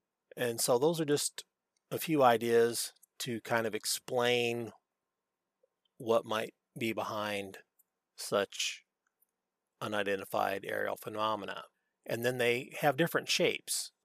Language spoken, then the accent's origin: English; Missouri, United States; I grew up in Missouri. Show me.